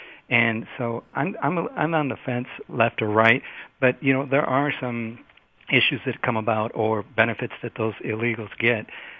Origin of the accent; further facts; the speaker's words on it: United States; I just wanted to point out that I'm Latino. I'm actually American.